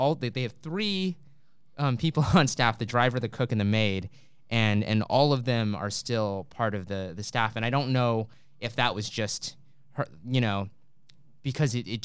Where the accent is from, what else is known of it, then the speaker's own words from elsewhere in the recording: United States; born there; I was born in the States, but my family comes from Malaysia